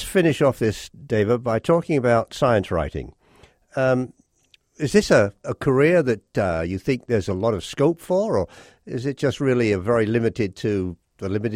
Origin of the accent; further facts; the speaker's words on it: England, United Kingdom; now in United States; I remember the first time, I come from England, when I first came here and went up into southern New Mexico just to look at the stars